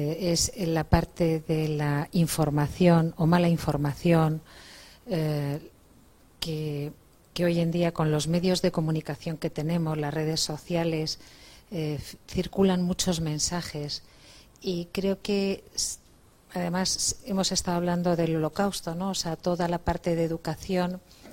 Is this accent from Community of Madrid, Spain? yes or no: yes; Madrid, Community of Madrid, Spain; creo que como madrileña, como española y como europea